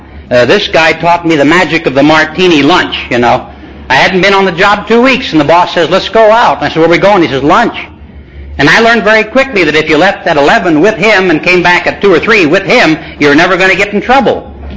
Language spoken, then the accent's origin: English; Los Angeles, California, United States; But I grew up in Watts.